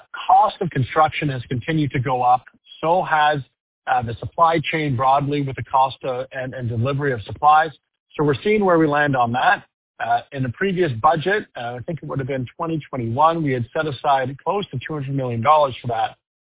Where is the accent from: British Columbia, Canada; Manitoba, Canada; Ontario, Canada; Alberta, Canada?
Alberta, Canada; I grew up in Alberta and Canada, and I want to continue to be in Alberta and Canada.